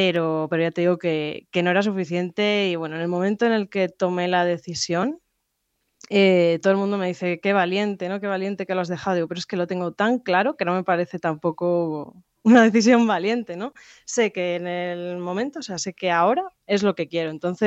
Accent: Aguilar de Campoo, Castile and León, Spain; aunque soy de una zona de montaña, que soy de aquí de Aguilar de Campoo

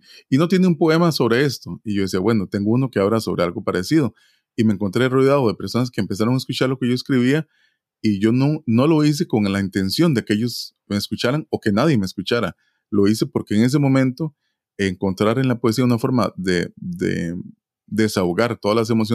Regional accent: Alajuela, Costa Rica; me encontré en muchas actividades culturales en mi país, en donde yo vivía, en Grecia, San Ramón, Palmares.

